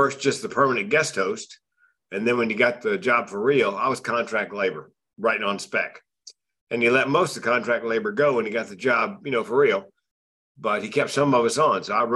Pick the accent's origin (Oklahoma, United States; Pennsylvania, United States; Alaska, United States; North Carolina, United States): North Carolina, United States; Born and raised North Carolina. Went to school in Chapel Hill. Go Heels.